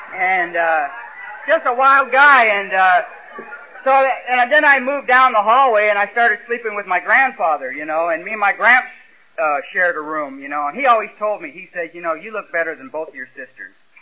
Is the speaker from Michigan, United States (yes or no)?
yes; Detroit, Michigan, United States; born there; Man, I was born in Detroit, and we wanted to improve our living, so my dad moved to L.A.